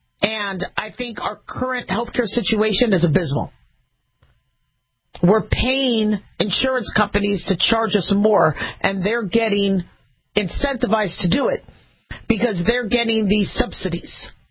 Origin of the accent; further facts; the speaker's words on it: United States; And so me, as a physician, as an American, I would like to see a lot of things done with whomever's going to be the next president.